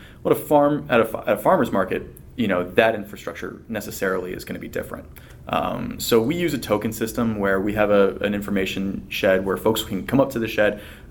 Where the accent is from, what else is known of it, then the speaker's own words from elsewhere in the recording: Ohio, United States; I grew up in Northeast Ohio.